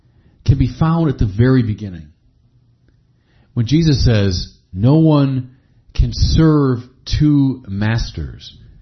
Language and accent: English; Chicago, Illinois, United States; that's what dominates the skyline of my hometown, the great city of Chicago.